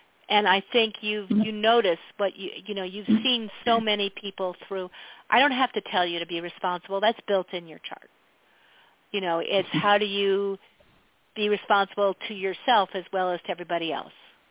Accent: East, United States; now in Montana, United States; But I was born and raised in the East.

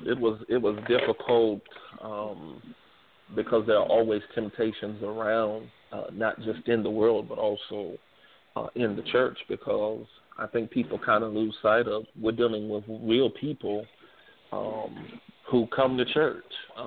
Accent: Canton, Ohio, United States; I started actually preaching in the pulpit when I was 12, in my hometown of Canton, Ohio, Antioch Baptist Church.

